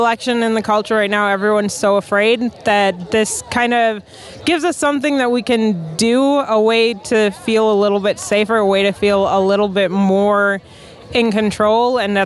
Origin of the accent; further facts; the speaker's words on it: Wisconsin, United States; now in St. Paul, United States; I'm coming here from St. Paul, originally from Wisconsin.